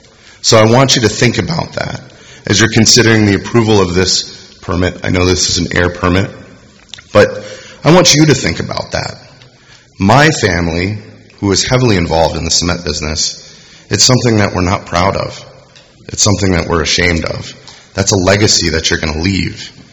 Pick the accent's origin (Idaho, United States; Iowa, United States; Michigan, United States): Michigan, United States; Charlevoix; now in Sherman, United States; I'm not from Texas. I moved here from Michigan.